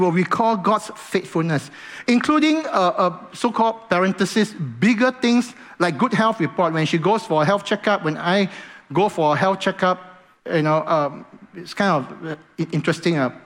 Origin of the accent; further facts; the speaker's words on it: Singapore; Because we are Singaporean? No.